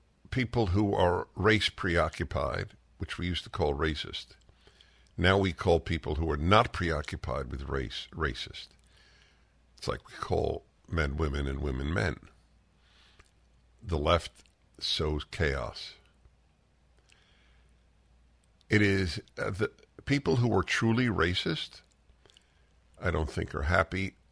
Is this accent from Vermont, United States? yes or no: no; New York, United States; I'm a Jew from New York.